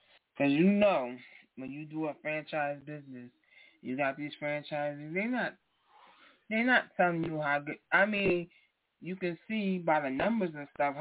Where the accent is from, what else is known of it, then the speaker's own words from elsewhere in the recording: New York City, New York, United States; For me, I am from New York City. So I think I would have started in New York City.